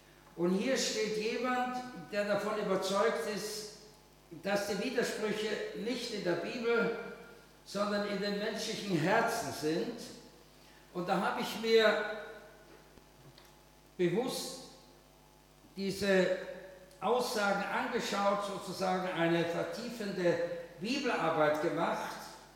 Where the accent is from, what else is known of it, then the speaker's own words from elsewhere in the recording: Vienna, Austria; born there; bin gebürtiger Wiener.